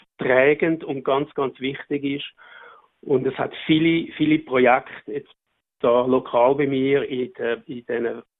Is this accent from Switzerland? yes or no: yes; Switzerland; wir haben als Schweizer die erste Demokratie in Europa gehabt